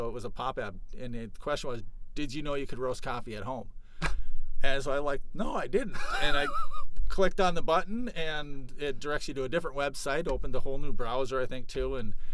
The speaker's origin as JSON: {"language": "English", "town": "Moorhead", "region": "Minnesota", "country": "United States", "tie": "born or raised there", "said": "I am from the Red River Valley. I grew up in Moorhead, Minnesota."}